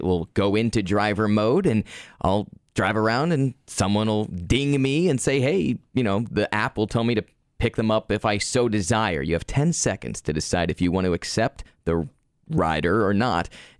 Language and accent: English; San Francisco, California, United States; I grew up in San Francisco and went to school at UCLA.